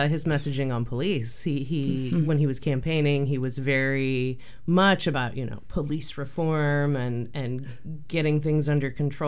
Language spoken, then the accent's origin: English; Oregon, United States; I am from here, so I grew up in Oregon